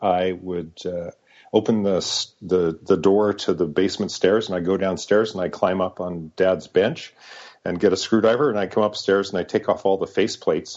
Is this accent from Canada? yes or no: yes; Edmonton, Alberta, Canada; So I was born in Edmonton, Alberta, Canada, and I was relinquished for adoption immediately at birth. And I was adopted into a delightful upper middle class family in Edmonton.